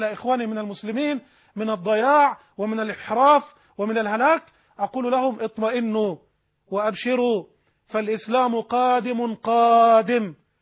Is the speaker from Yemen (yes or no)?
no; Egypt; عندنا في مصر